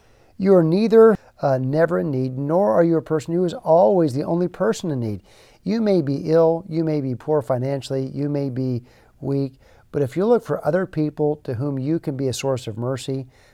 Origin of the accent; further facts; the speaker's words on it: United States; but as an American, I'm probably wealthier than the vast majority of people in this world.